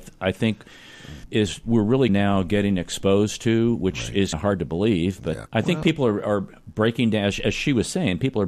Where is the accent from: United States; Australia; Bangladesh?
United States; I know we're from the United States, and we don't do things